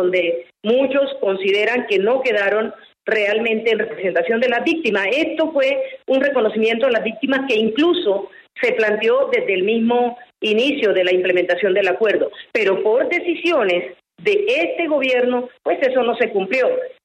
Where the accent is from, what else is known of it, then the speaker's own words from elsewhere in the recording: Tierralta, Córdoba, Colombia; yo soy de Tierra Alta, no lo conozco, excúsenme usted